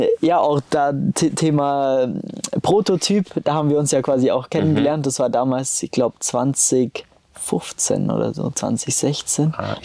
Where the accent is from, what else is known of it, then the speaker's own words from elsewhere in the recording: Kempten, Bavaria, Germany; Ich komme ja quasi aus Kempten.